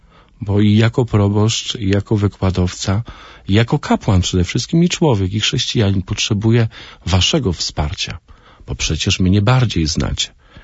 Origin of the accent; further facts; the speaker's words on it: Greater Poland Voivodeship, Poland; pochodzę z okolic Turku.